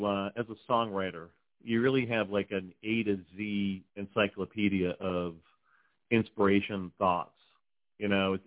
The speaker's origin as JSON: {"language": "English", "town": "Tampa", "region": "Florida", "country": "United States", "said": "And I'm from the Tampa area here and Bill's in the land."}